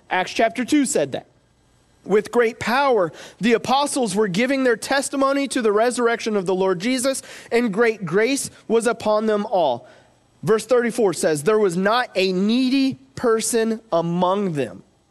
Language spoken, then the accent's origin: English; Coffeyville, Kansas, United States; I'm from Coffeyville, Kansas, so I feel like I can talk bad about my hometown. Nobody wants to live there, really. I hear some people do. It's home, but it's Coffeyville.